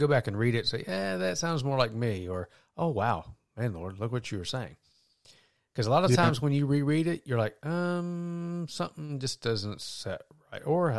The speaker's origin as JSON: {"language": "English", "region": "the South", "country": "United States", "said": "Well, I am from the South. What can I say?"}